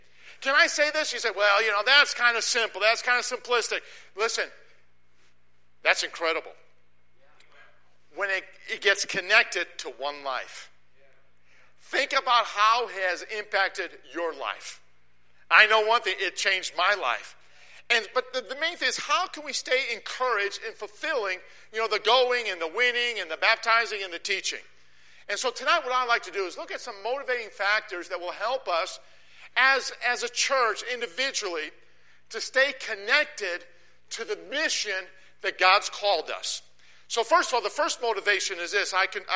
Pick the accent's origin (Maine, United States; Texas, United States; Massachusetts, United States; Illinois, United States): Illinois, United States; Chicago; And I said, I'm from Chicago.